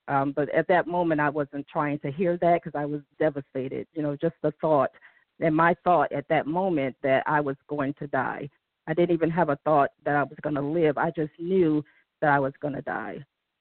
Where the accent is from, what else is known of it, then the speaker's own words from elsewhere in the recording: Detroit, Michigan, United States; I'm sorry, I'm from Detroit.